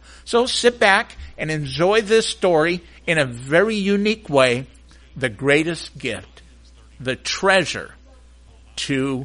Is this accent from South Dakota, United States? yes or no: yes; South Dakota, United States; I grew up in South Dakota, the Black Hills, and growing up in the Black Hills, I was going to a Christian school